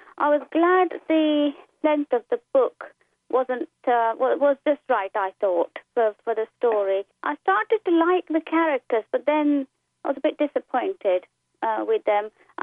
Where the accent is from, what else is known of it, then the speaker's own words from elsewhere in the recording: Aldershot, South East England, United Kingdom; I come from Aldershot, and I'm 42.